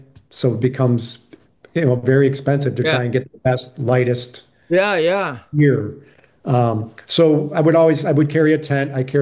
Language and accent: English; New England, United States; And I, you know, I'm from New England. I'm used to seeing bears.